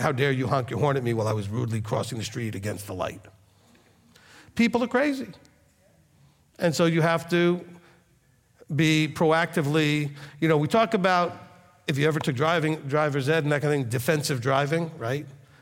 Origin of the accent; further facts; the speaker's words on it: New York City, New York, United States; And I'm from New York City. I know what crazy looks like.